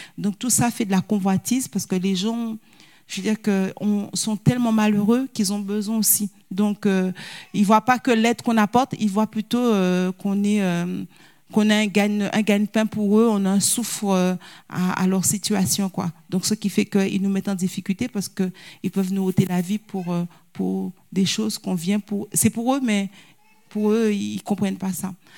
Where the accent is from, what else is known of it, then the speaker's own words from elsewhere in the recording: Haiti; Parce que moi, la première fois que je suis arrivée en Haïti, je suis haïtienne, mais j'étais vraiment choquée.